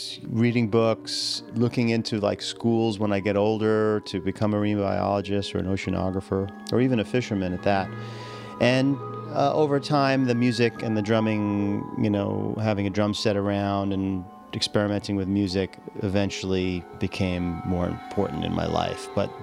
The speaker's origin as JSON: {"language": "English", "town": "New York City", "region": "New York", "country": "United States", "tie": "born or raised there", "said": "And I grew up in New York City, so, you know, there wasn't any tropical fish around or anything like that."}